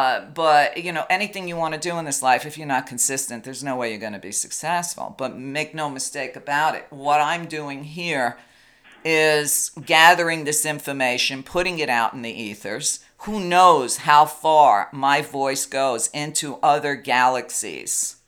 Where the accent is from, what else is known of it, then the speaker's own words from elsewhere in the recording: Brooklyn, New York, United States; I'm from Brooklyn and I am Italian.